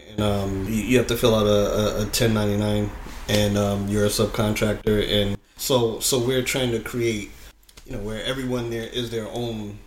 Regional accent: Bronx, New York, United States; born there; Well, I was born in the Bronx.

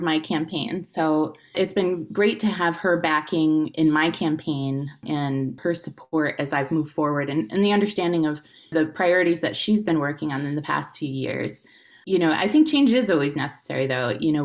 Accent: Utica, New York, United States; I grew up in Utica and went to Proctor High School.

